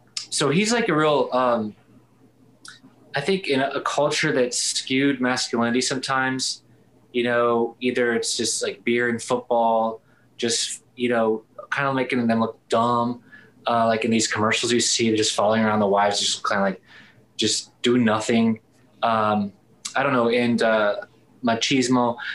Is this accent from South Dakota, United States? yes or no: no; Katy, Texas, United States; also born or lived in Dallas; well, I was born in Dallas, but I'm from Katy.